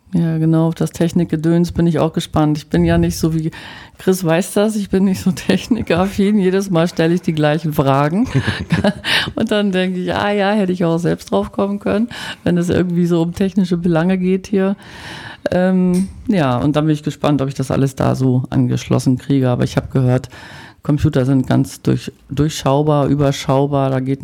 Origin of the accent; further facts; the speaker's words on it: Bremen, Germany; das kann ich jetzt als Bremer ein bisschen umschiffen.